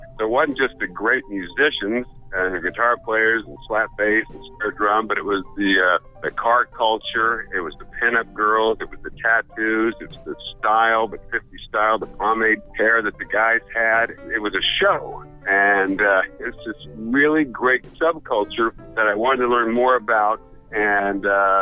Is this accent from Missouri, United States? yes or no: yes; Missouri, United States; now in Los Angeles, United States; Well, I'm originally from Missouri, but I moved out to Los Angeles over 25 years ago to be an actor.